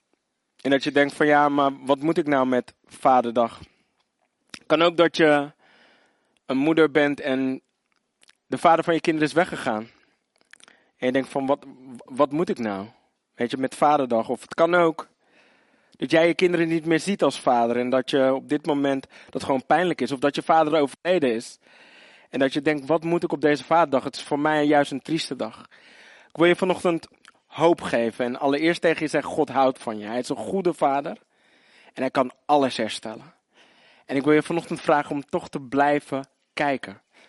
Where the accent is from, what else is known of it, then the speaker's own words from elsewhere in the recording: Zoetermeer, South Holland, Netherlands; Ik ben van G-Time City Church, kom uit Zoetermeer.